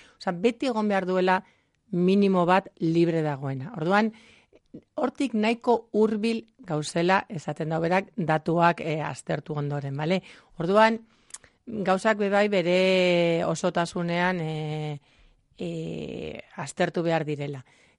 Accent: Bilbao, Basque Country, Spain; ni Bilbon jaio nintzen, hemen jarraitzen dut, eta momentuz ez daukat asmorik beste donora joateko

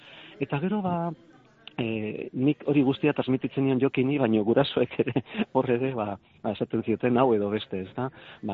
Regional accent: Ordizia, Basque Country, Spain; first language Basque; Eta nik ezagutu nuen Ordizia hartan, ba euskara debekatuta zegoen, nik neu ia galdu egin nuen, nire ama hizkuntza.

